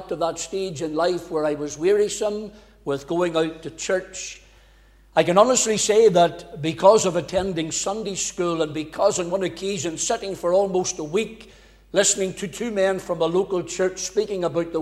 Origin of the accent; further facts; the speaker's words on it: Cookstown, Northern Ireland, United Kingdom; My journey begins way back in County Tyrone. I was born and bred in Cookstown. That's God's own country